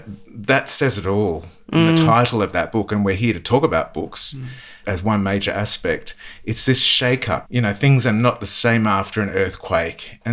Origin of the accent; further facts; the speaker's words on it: Deepwater, New South Wales, Australia; I'm from the New England region. Okay. I'm actually from a little blink and you'll miss a town called Deepwater, which listeners might know where Tenterfield is. So we're about half an hour's drive south of Tenterfield, about an hour from the Queensland border. So pretty far northern inland New South Wales.